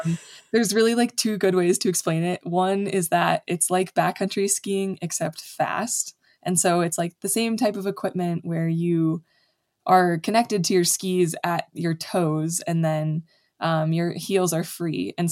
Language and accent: English; Jackson, New Hampshire, United States; Everywhere from Spain to Italy to Switzerland to my hometown in Jackson and New Hampshire.